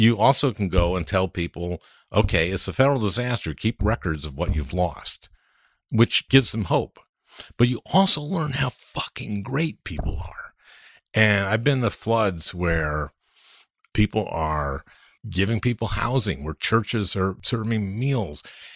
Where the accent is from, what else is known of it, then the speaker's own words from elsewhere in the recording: St. Louis Park, Minnesota, United States; I grew up in St. Louis Park, and everybody in Minnesota knows what St. Louis Park is.